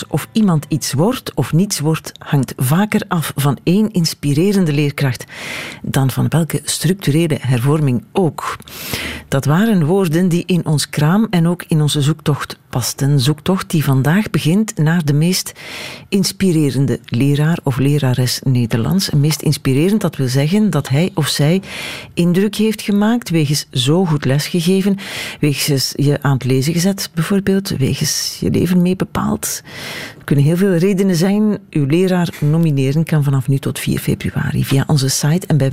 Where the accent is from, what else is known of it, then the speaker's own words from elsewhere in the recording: Beverlo, Flanders, Belgium; born there; nog wel van het buurdorp van mijn geboortedorp, Beverlo.